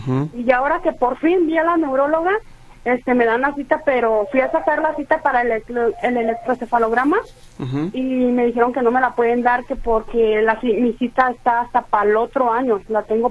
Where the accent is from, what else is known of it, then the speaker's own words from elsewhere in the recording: Teuchitlán, Jalisco, Mexico; Yo soy de Teuchitlán.